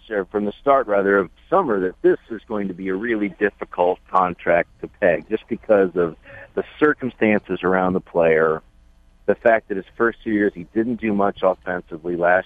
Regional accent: Midwest, United States; I'm from the Midwest and most of across the swath across America, tea is just tea without sugar.

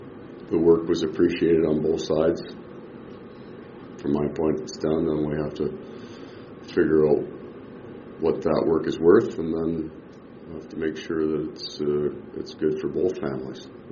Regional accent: Ontario, Canada; I'm Canadian. My wife's Canadian. I grew up in Northern Ontario.

